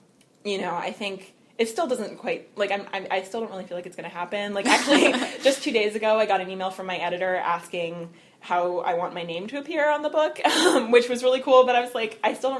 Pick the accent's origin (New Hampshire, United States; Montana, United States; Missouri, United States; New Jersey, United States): New Hampshire, United States; I grew up in New Hampshire, so we'd go out from Portsmouth Harbor in New Hampshire to the Isles of Shoals